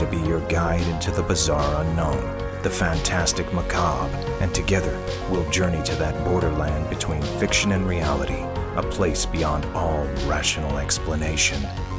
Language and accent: English; New York, United States; And, you know, I grew up in New York where a gator attack was an urban legend.